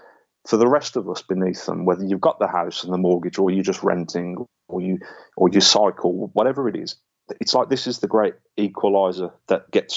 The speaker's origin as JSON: {"language": "English", "town": "Birmingham", "region": "West Midlands", "country": "United Kingdom", "said": "I'm from Birmingham."}